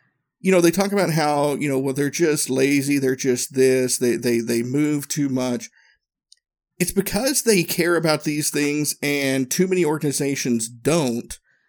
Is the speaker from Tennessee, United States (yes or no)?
yes; Tennessee, United States; But I remember growing up in Northeast Tennessee, taking German in school 30 years ago.